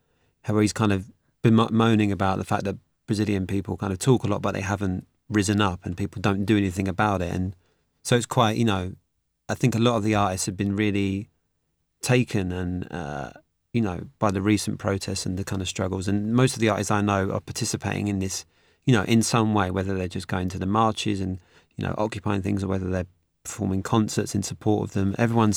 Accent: England, United Kingdom; France is kind of, as much as it pains me to say as an Englishman, France, they're really into it.

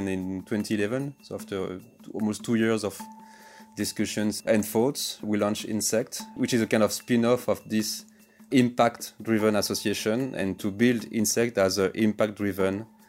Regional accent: French Alps, France; I grew up in the French Alps, in the mountains, in the lakes, and I was catching butterflies, watching insects in the wild, in the forest.

